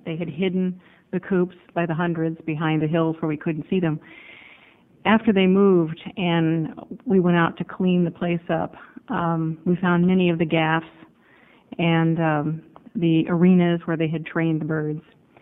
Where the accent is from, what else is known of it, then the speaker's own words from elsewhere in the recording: Arizona, United States; I came from Arizona where it was quite popular at one time.